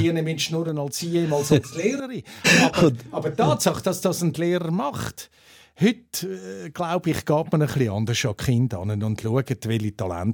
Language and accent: German; Zurich, Switzerland; wir sind in Bellevue aufgewachsen, dort im Kindergarten. Also wirklich mitten in der Stadt Zürich